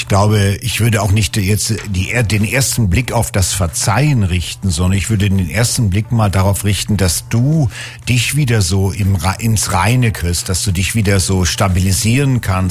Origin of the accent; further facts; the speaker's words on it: Northern Germany, Germany; Ich bin Norddeutscher und die sind immer ein bisschen, vielleicht ein bisschen ruhiger